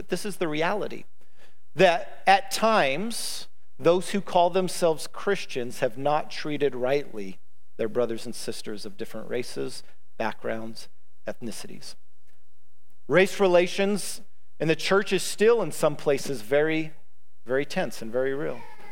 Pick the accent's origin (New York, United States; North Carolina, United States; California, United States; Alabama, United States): Alabama, United States; also born or lived in Demopolis, Alabama; I was born in Demopolis, Alabama, and I spent most of my childhood with my family in southern Alabama.